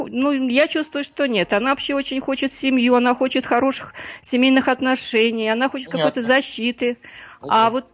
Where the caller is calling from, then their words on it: Tolyatti, Samara Oblast, Russia; я из Тольятти.